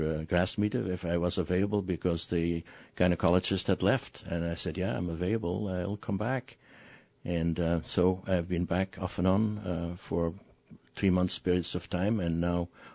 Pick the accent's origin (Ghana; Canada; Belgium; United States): Belgium; Antwerp, Flanders; Originally from Belgium. Grew up in Antwerp.